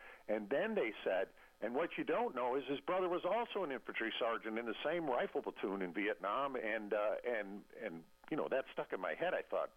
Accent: Illinois, United States; I grew up in Illinois, northern Illinois, near Chicago

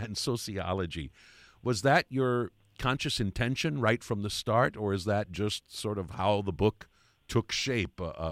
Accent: Colton, South Dakota, United States; I mean, even my hometown of Colton, South Dakota has actually not one but two convenience stores, if I remember correctly.

